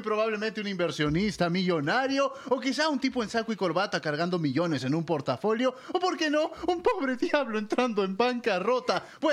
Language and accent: Spanish; Peru; como siempre acompañándolos. Yo soy de Perú